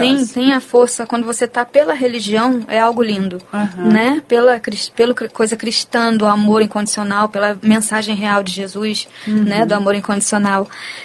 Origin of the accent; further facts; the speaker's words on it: Ceará, Brazil; Eu sou cearense, né, lá não é muito bem visto antigamente